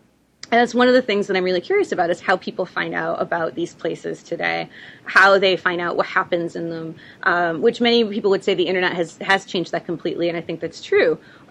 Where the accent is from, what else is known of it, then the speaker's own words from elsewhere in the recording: New York, United States; Sorry, being a New Yorker.